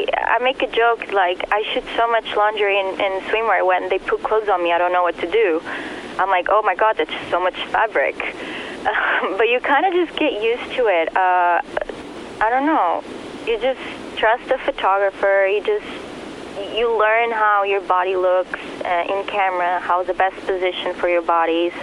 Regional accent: Portugal; Portuguese, from Portugal.

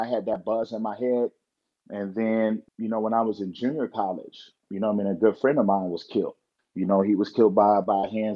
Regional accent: Long Beach, California, United States; You know, growing up in Long Beach, California, you know what I mean? You grow up very fast.

